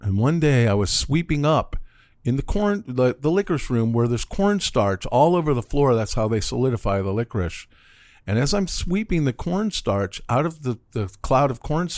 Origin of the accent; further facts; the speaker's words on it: St. Louis, Missouri, United States; I was living in St. Louis, Missouri. I was born in St. Louis.